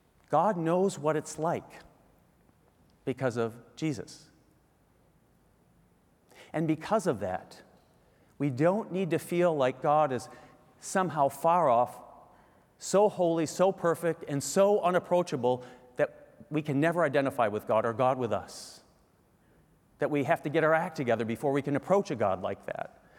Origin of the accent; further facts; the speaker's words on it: Michigan, United States; Beautiful place, we grew up in Michigan, so it was about a 3-hour drive.